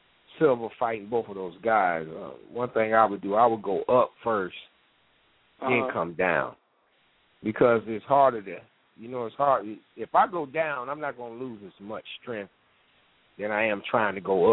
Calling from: Dayton, Ohio, United States; calling from Dayton, Ohio.

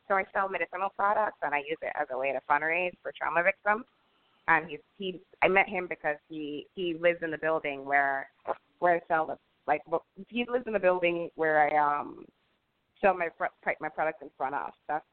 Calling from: California, United States; I'm calling from California.

